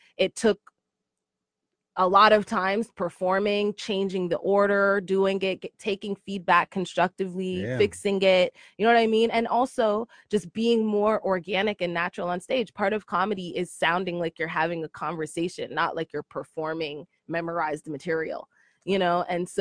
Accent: Canada; I'm Canadian black, which is just a different type of black person.

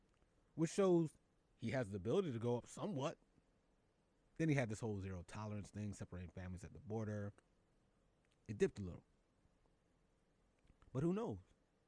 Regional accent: Philadelphia, Pennsylvania, United States; I hope he's going to the city of brotherly love, to my hometown, so we can win a championship.

